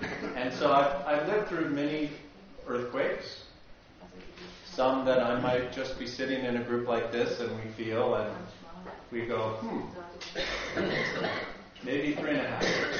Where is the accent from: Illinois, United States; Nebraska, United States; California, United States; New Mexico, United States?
California, United States; I'm a Californian and I live with earthquakes.